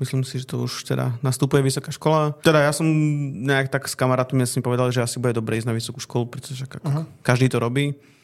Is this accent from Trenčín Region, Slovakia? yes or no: no; Košice, Košice Region, Slovakia; teda ja som bol z Košíc, ale sedel som pri nich na intrakoch